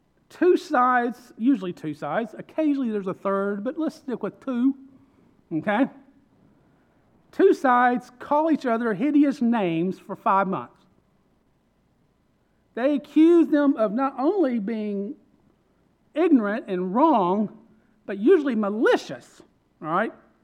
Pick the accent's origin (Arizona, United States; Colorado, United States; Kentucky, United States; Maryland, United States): Kentucky, United States; So I grew up in East Kentucky where it's the Hatfields and McCoys.